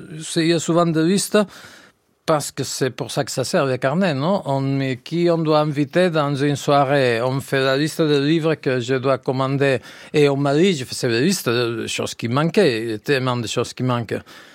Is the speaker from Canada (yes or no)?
no; Spain; first language Catalan; French is a second language; Si j'écrivais en catalan, que c'est ma langue maternelle, je me sentirais obligé à faire quelque chose de sérieux ou de bon.